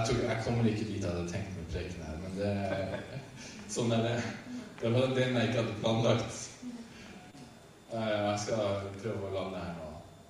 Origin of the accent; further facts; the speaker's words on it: Finnmark, Norway; Og så tar han meg tilbake til barndommen min i Finnmark, og sier at du har kommet hjem